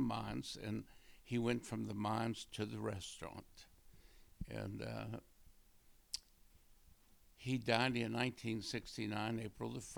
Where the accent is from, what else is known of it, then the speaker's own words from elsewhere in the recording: Liberty, United States; born there; I was born in Liberty, which is about a mile and a half west of Osage. Right now I'm 79 years old. I was born in 1940, March the 15th.